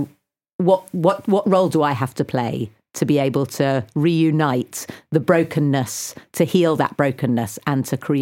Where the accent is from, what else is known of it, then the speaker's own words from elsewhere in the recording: United Kingdom; That actually is one of our questions as British Jews this year.